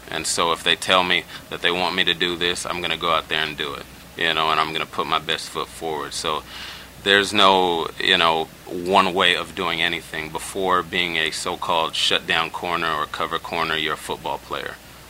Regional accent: Los Angeles, California, United States; also born or lived in Bay Area; You know, I'm from California, obviously from Los Angeles, but I spent a little less than half of my life in the Bay Area.

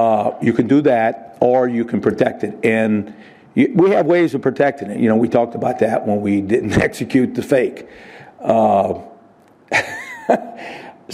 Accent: New Orleans, Louisiana, United States; You know, I'm from New Orleans, and McKnight's from New Orleans.

